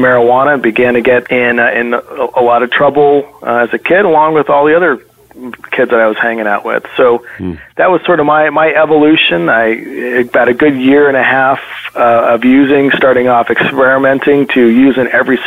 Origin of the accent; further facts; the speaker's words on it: California, United States; My wife and I were born and raised in California. I went to school there, undergrad, graduate school, USC, lived in L.A., lived in Santa Monica, Rancho Cucamonga, Riverside.